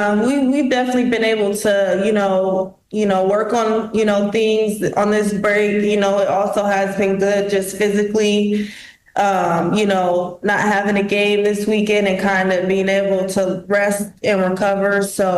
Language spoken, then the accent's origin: English; Columbus, Ohio, United States; I'm from Columbus, Ohio.